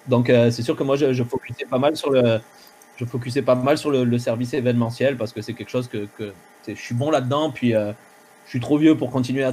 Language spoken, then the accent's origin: French; France; moi, la raison, comme tu l'entends, je suis français là.